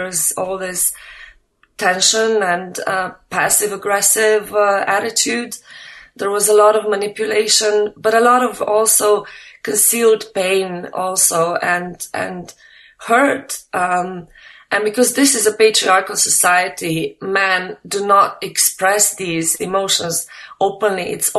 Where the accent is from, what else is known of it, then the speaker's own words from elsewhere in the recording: Slovenia; English is a second language; I'm not from Albania, I'm from Slovenia